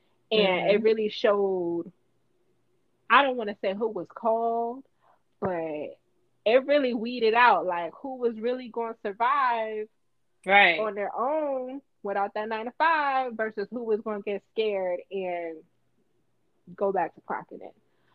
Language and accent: English; New York City, New York, United States; where I grew up at in Coney Island.